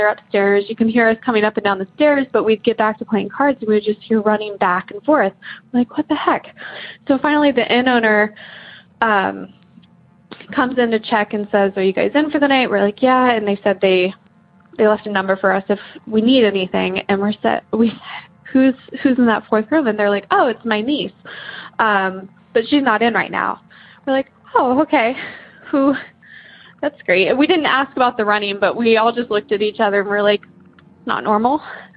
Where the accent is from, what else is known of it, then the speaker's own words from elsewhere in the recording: Columbus, Ohio, United States; I'm from Columbus, Ohio.